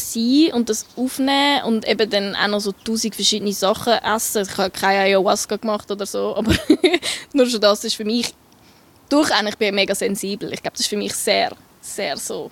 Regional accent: Beinwil, Solothurn, Switzerland; Beinwil, Solothurn.

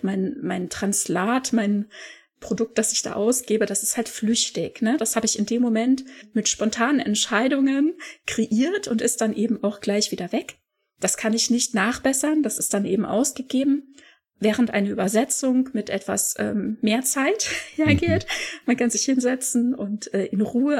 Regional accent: Germany; Also das sind ja wir vor allem als Deutsche, als große Synchronisationsnation auch nicht unbedingt immer so gewohnt, dass alles so lippensynchron ist

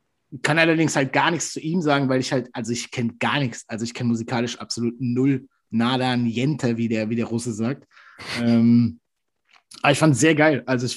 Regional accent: Baden-Württemberg, Germany; als Schwabe

